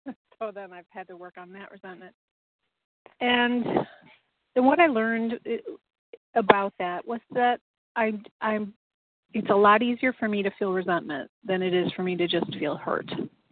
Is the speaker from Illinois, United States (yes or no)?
yes; Chicago, Illinois, United States